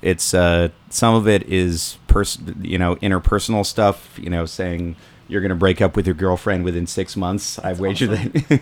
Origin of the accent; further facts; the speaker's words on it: California, United States; also born or lived in Washington; We're from the West Coast. We're from Northern California and partially Washington.